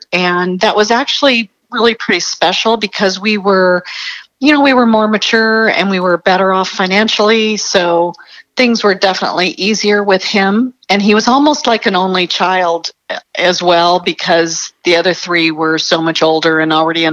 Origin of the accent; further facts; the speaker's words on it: Phoenix, Arizona, United States; Phoenix, Arizona. Still living there.